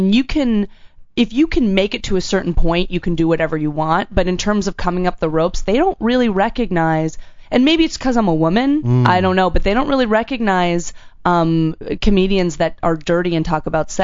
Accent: Boston, Massachusetts, United States; now in Los Angeles, United States; No, actually, I'm originally from Boston.

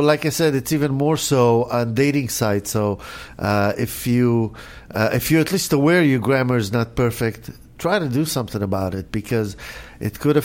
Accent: Israel; now in United States; I came from Israel, so that culture until recently, they, you know, only in the past couple decades, maybe they've become aware of cigarette smoking like we have here.

